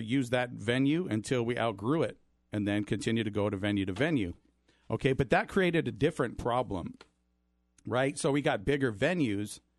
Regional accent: Yuma, Arizona, United States; So background, I am local, born and raised in Yuma. I love Yuma.

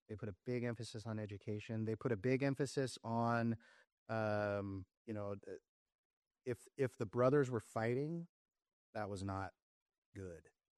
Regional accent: Yuma, Arizona, United States; also born or lived in Florida, United States / Alabama, United States; I grew up in Yuma. I was born in Florida. My family moved to Alabama. My brother was born. Then they moved to Arizona, I think Wickenburg first.

